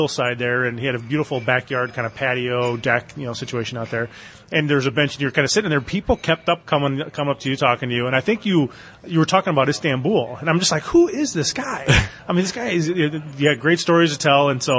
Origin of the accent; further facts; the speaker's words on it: Midwest, United States; Growing up in the Midwest. The only time I've been out of the country is Toronto and Cancun, and that doesn't really count.